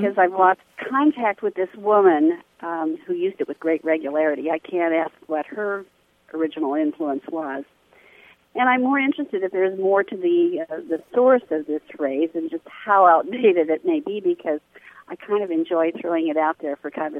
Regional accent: Midwest, United States; Well, as a Midwesterner, I was really amused by this description.

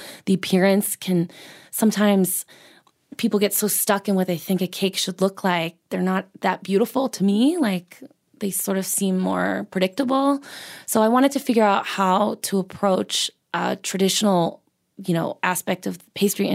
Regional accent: San Diego, California, United States; I mean, I'm from San Diego. It's a total car culture. People commute.

